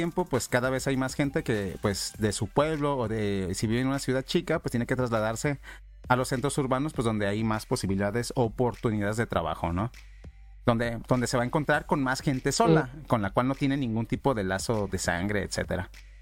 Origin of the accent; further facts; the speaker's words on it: Mexico; Mira, no es que en México, por ejemplo, o sea, en mi país no exista problemas de gente que se droga.